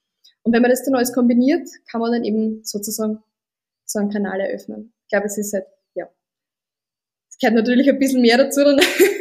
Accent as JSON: {"language": "German", "region": "Styria", "country": "Austria", "said": "als wie bei uns in der Steiermark"}